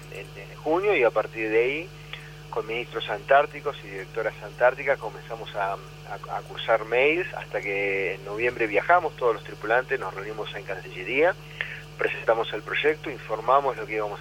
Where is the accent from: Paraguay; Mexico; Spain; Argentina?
Argentina; Nosotros somos argentinos